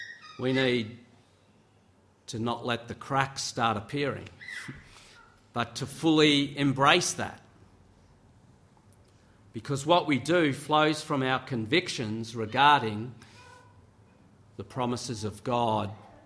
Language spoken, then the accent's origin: English; Victoria, Australia; These roots are based on my experience of growing up in Gippsland and living here again more recently.